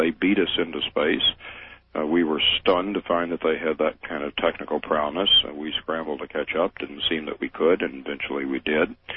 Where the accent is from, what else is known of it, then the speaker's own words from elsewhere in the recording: Dallas, Texas, United States; You know, when I was a child growing up in Dallas, Texas, the skies, in fact, are big and bright there